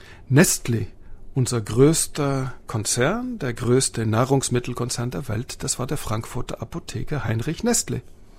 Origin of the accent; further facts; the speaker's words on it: Switzerland; Ich liebe die Schweiz. Ich bin auch ein Schweizer Patriot, ein kritischer Patriot.